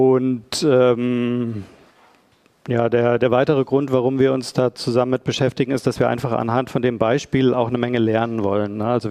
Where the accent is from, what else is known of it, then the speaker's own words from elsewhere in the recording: Bonn, North Rhine-Westphalia, Germany; also wir sind beide aus Bonn und der Region